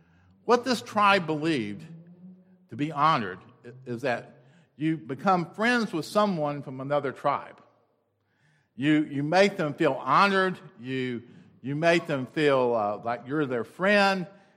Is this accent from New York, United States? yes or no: no; Rock Hill, South Carolina, United States; You know, when I grew up in Rock Hill, South Carolina, we didn't have a Mexican restaurant.